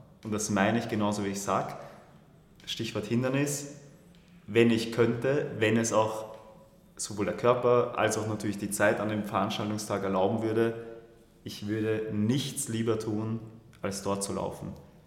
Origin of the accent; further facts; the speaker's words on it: Vienna, Austria; ich sage immer, ich bin echter Wiener. Ich war selten so stolz, Wiener zu sein, wie an dem Tag.